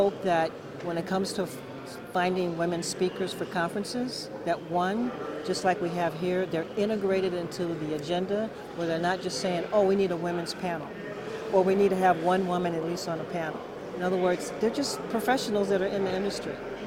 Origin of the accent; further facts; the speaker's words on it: Illinois, United States; Actually, I'm from Chicagoland. I feel like I'm at home right now.